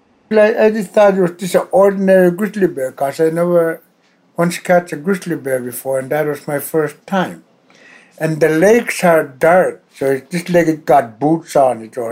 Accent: Ulukhaktok, Northwest Territories, Canada; born there; I was born in Ulukakto in Igloo in April 1359. And I live in a small community of 400 and something people, and everybody knows everybody, pretty well related.

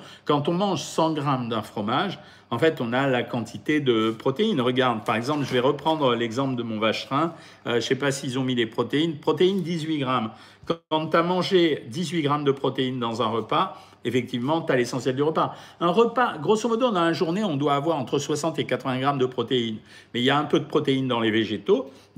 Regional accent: Switzerland; chez nous en Suisse

